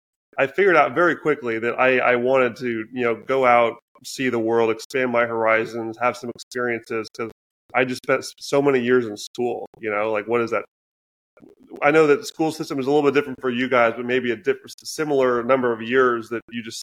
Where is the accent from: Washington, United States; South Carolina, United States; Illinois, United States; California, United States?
Washington, United States; Seattle; also born or lived in Portland; From the northwest of the U.S., so the Seattle area. I was born in Portland, moved up to Seattle area.